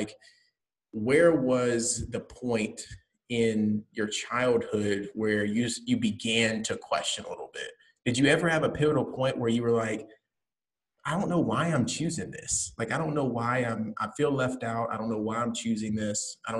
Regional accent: Alabama, United States; We're both from Alabama.

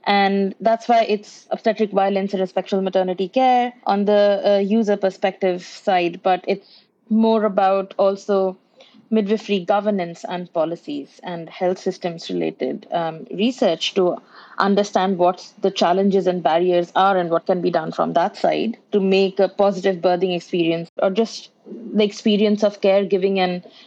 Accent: India; now in Vancouver, Canada; Well, I am an Indian midwife, and I am currently based in Vancouver

